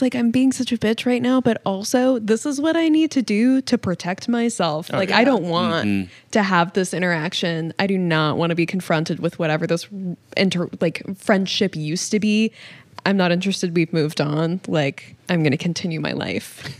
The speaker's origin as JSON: {"language": "English", "town": "Austin", "region": "Texas", "country": "United States", "tie": "born or raised there", "said": "living in Austin, like being born and raised in Austin, I left for a while and coming back"}